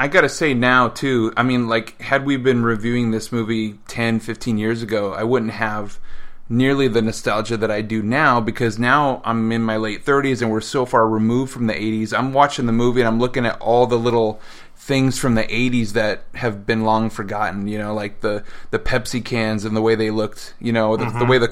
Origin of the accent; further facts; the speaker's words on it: California, United States; and I grew up in California, and I don't know, I just felt like it was West Coast